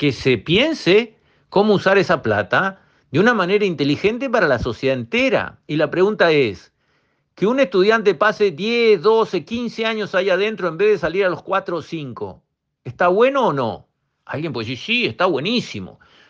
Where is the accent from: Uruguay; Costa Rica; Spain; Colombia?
Uruguay; Pero esa plata la pone alguien, que somos nosotros, los uruguayos de a pie.